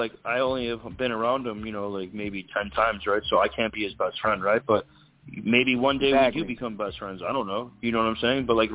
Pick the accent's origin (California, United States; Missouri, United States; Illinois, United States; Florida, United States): Illinois, United States; now in Arizona, United States; You gotta understand. I'm from Illinois. So